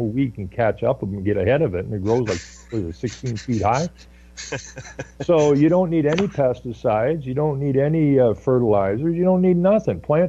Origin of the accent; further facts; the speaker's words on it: Ontario, Canada; But I mean, we grew up in the Ottawa Valley.